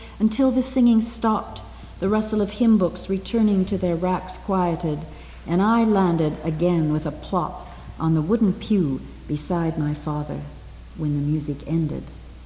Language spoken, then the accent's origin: English; Seattle, Washington, United States; now in Canada; And in Canada, United Church, which is where I live now, I was brought up in Seattle.